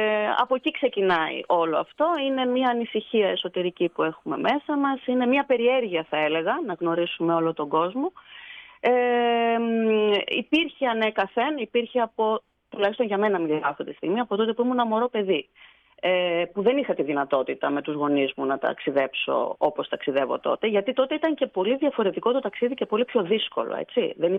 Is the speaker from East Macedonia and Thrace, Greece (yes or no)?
yes; Kavala, East Macedonia and Thrace, Greece; Εγώ είμαι Καβαλιώτισσα. Είμαι από την όμορφη Καβάλα. Βέβαια δεν ζούμε πλέον στην Καβάλα.